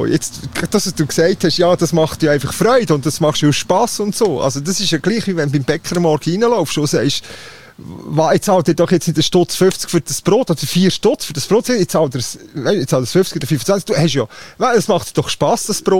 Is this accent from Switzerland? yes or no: yes; Switzerland; Ich komme aus der Schweiz, Mann.